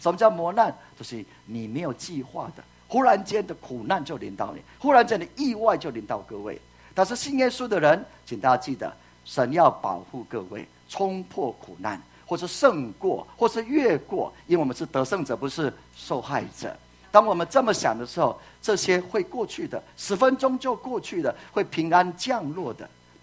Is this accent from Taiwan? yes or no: yes; Taiwan; 本来好像看不太起我们台湾人会宣教的